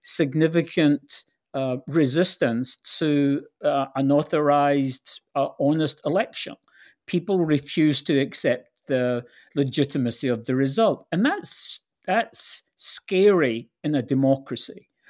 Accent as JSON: {"language": "English", "region": "Scotland", "country": "United Kingdom", "moved": "yes", "said": "I'm originally from Scotland"}